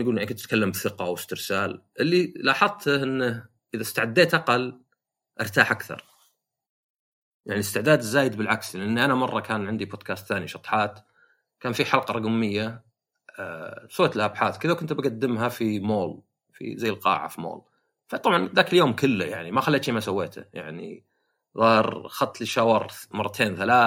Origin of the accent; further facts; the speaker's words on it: Riyadh, Riyadh Province, Saudi Arabia; لأن عندنا في الرياض، في السعودية 7 مدن